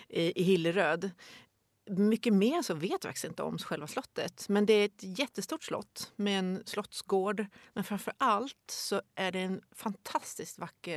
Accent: Katrineholm, Södermanland, Sweden; born there; I Katrineholm.

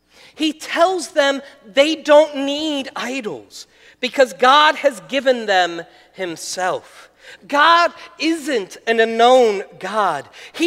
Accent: New Jersey, United States; When I get mad, people know about it. I'm from New Jersey. You just know.

